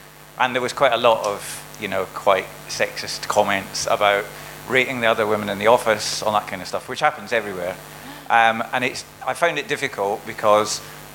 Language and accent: English; Dundee, Scotland, United Kingdom